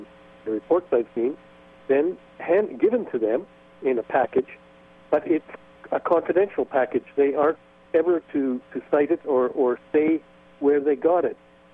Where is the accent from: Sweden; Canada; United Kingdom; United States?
Canada; You see, I'm not an American myself. I'm a Canadian.